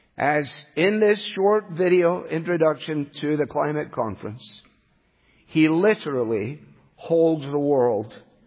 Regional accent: Glasgow, Scotland, United Kingdom; born there; Now, I was born in Glasgow.

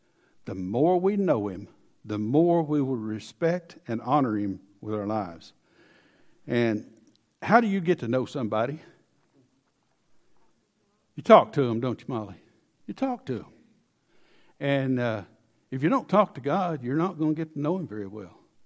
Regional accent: Arkansas, United States; born or raised there; now in Salt Lake City, United States

